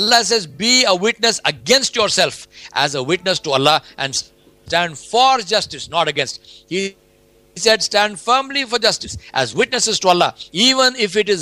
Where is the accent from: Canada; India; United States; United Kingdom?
India; We grew up in India.